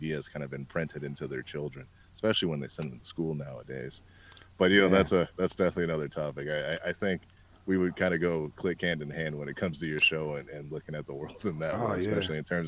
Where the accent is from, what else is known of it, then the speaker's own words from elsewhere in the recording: California, United States; I'm born and raised in California. However, my family in Arkansas, which was a little town called Camden, which is, of course, still there.